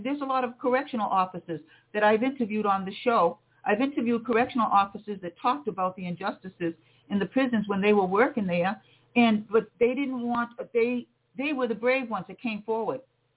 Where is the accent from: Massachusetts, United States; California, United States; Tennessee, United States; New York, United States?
Massachusetts, United States; Cape Cod; I worked for this very wealthy couple on Cape Cod, which I was from Cape Cod.